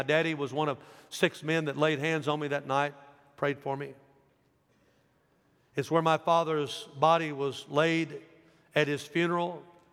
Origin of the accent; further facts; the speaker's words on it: Dyersburg, Tennessee, United States; Well, I preached in my hometown, and I want to say this to you. I love going to First Baptist Dyersburg. It's always a little surreal for me to stand in that pulpit.